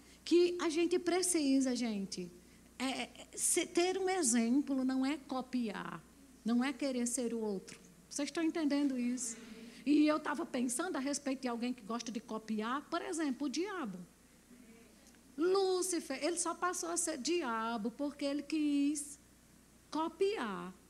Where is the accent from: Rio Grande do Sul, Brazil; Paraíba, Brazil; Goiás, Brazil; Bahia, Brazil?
Paraíba, Brazil; Campina Grande; born there; Nasci em Campina Grande, no interior da Paraíba, com esse sotaque arrastado.